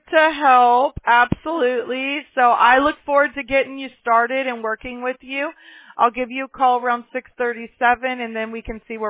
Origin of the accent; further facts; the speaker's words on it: the South, United States; now in Huntington Beach, United States; I was born and raised in the South. So I happened to get out here after my mom brought us out here, and I'm not your typical California person.